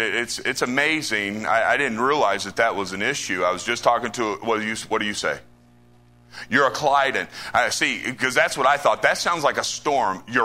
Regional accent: Tennessee, United States; I'm not polished. I'm from Trailer Parkville, Tennessee, amen. All right, I rode on a church bus when I was 10 years old.

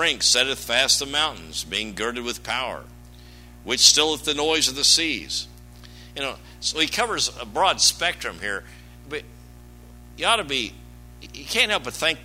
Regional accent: Kansas, United States; and I was raised in Kansas. People think, oh, that is a horrible place. No, it's a great place.

